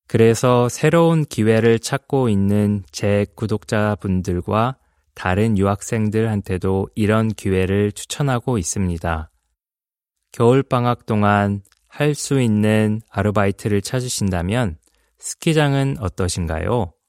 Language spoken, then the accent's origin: Korean; Queensland, Australia; Korean is a second language; now in South Korea; 저는 퀸즐랜드에서 자라면서 눈을 본 적이 한 번도 없습니다.